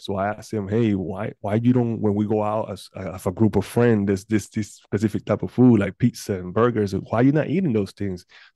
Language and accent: English; Panama; now in Houston, United States; Yeah, I was born in Panama, in Central America.